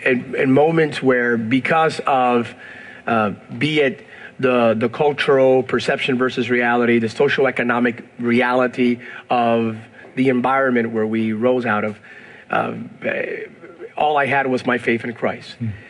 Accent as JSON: {"language": "English", "region": "Pennsylvania", "country": "United States", "tie": "born or raised there", "said": "Growing up in Pennsylvania, from parents that migrated from Puerto Rico, in a very strong, blue-collar, hardworking, Calvinistic work ethic environment"}